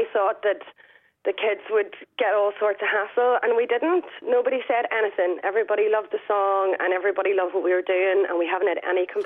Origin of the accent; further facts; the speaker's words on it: Northern Ireland, United Kingdom; moved away as an adult; I mean, I grew up in Northern Ireland, and I felt like I had to go to London